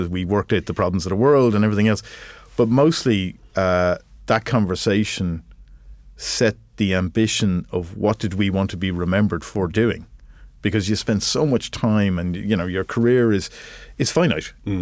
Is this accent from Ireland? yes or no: yes; Ireland; So being Irish helps, because we're actually very friendly and people tend to give us the benefit of the doubt.